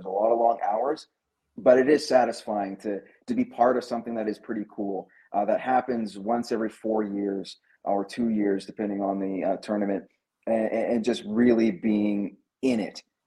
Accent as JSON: {"language": "English", "country": "Canada", "said": "from the fan perspective as a Canadian"}